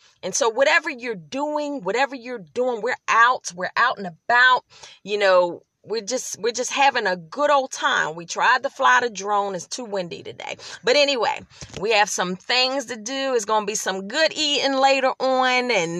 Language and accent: English; Philadelphia, Pennsylvania, United States; I am repping my hometown, Philadelphia, rocking my brand new Eagles jersey that I never wore